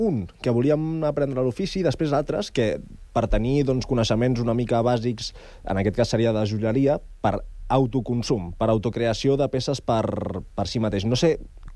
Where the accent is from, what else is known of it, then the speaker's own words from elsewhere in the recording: Terrassa, Catalonia, Spain; jo com a terrassenc també, a veure si m'apropo algun dia